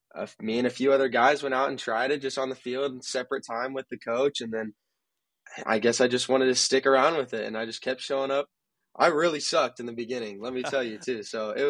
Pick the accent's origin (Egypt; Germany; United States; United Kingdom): United States; Kansas City; So yeah, I grew up playing soccer my whole life and even ball boying for at Sporting Kansas City games growing up.